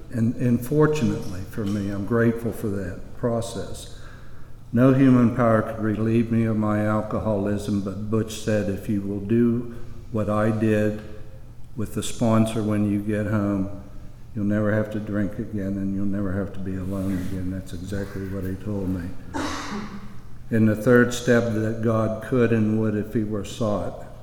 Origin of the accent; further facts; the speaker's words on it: Martins Ferry, Ohio, United States; a high school drinking buddy of mine in Martins Ferry, Ohio, my hometown where I graduated school.